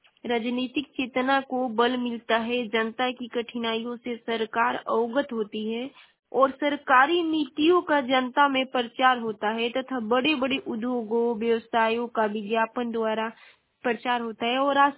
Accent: Ballia, Uttar Pradesh, India; और मैं बलिया जिले की निवासी हूँ।

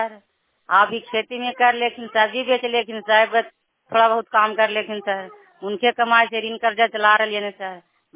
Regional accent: Nagarnausa, Bihar, India; लड़की के नगर नौसा प्रखंड के रहने वाला हूँ।

